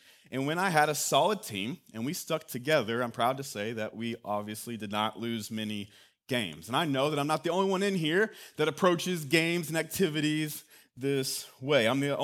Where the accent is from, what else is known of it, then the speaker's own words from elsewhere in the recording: Knoxville, Tennessee, United States; So growing up in West Knoxville, one of my favorite places to go was a place that's no longer there.